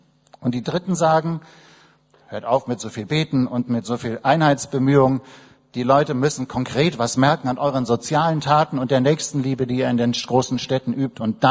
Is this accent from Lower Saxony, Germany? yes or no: no; Berlin, Germany; Das gilt für Berlin, auch wenn wir uns manchmal ein bisschen sperren als Berliner.